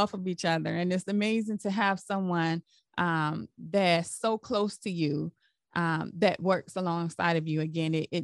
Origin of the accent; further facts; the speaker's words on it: Ohio, United States; We're both from Ohio.